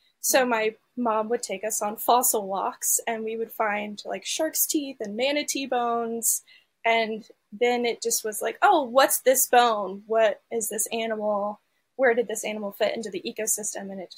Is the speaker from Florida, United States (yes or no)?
yes; Sarasota, Florida, United States; So I'm from Florida, born and raised. I grew up in the Sarasota area, actually, and there's a local aquarium there.